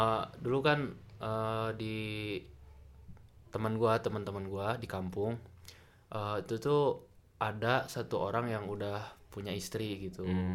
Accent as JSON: {"language": "Indonesian", "region": "West Java", "country": "Indonesia", "said": "gue orang Sunda."}